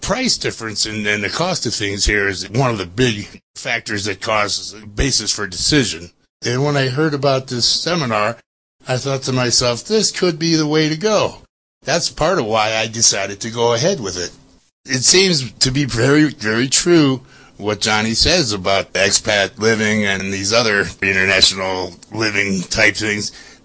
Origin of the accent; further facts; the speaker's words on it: Sheffield Village, Ohio, United States; I'm from Sheffield Village, Ohio. That's 25 miles west of, guess where? Cleveland.